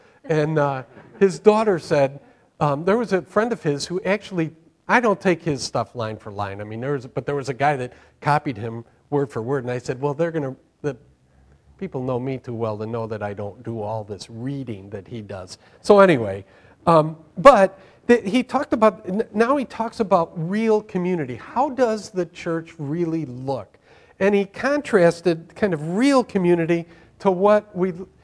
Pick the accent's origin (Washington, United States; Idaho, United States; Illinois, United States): Illinois, United States; Chicago; when growing up in Chicago, when you're a friend, you are a friend forever.